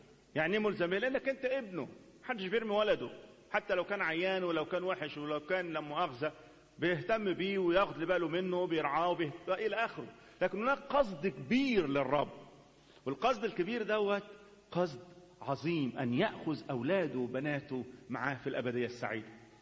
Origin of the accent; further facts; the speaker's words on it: Upper Egypt, Egypt; احنا عندنا في الصعيد نسميها زرزورة جنزورة، انتوا هنا في الخواجات يسموها عصفورة